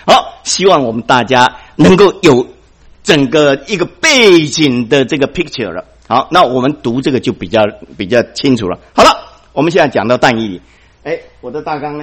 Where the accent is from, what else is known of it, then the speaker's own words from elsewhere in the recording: Taiwan; 我们台湾话叫做唱靠调啊